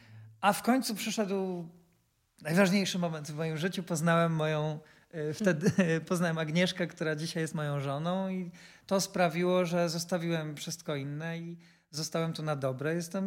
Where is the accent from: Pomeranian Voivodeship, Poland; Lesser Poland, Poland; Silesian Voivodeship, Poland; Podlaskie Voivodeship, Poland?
Lesser Poland, Poland; Kraków; born there; urodziłem się w Krakowie, studiowałem trochę w Łodzi, trochę w Warszawie. Moja mama czy tam rodzina mieszkała w Warszawie